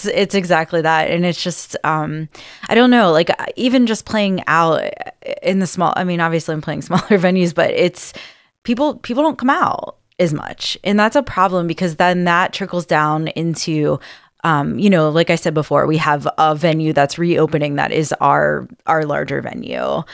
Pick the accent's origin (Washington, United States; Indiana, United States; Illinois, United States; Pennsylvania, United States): Pennsylvania, United States; Pittsburgh; And I grew up in Pittsburgh, and it was very much like